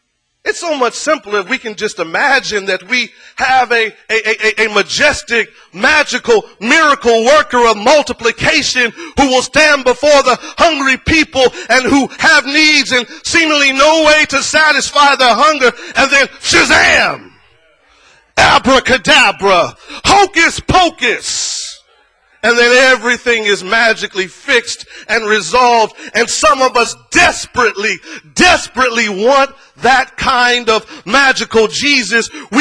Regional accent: Alabama, United States; I'm from Alabama.

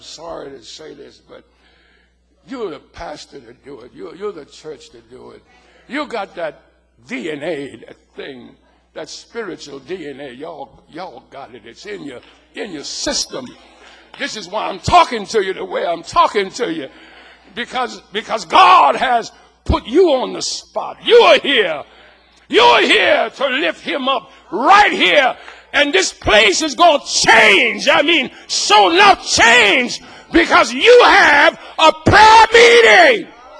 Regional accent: Louisiana, United States; I'm from Louisiana. I'm from the dark side.

